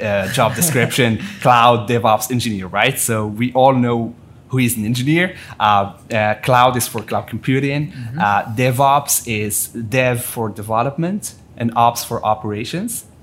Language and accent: English; Morocco; moved away as an adult; now in Paris, France; I was born and raised in Morocco, North Africa. Studied electrical engineering in Morocco, worked on renewable energy projects there